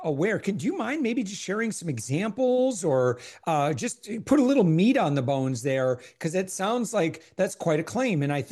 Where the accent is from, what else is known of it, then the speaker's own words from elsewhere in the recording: Michigan, United States; now in Orlando, United States; I'm originally from Michigan growing up. So, we'd go out there and it's funny living down here in Orlando.